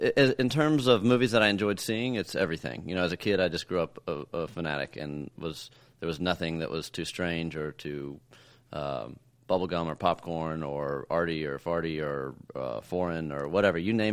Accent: Texas, United States; maybe it's because I grew up in Texas and those kind of had Texas backdrops

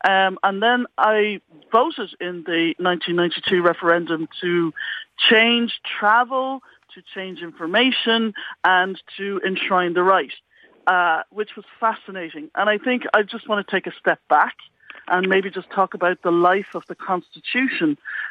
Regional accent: Ireland; accent: Irish; now in Baltimore, United States; I am actually 17 years living here in Baltimore, but I grew up in Ireland.

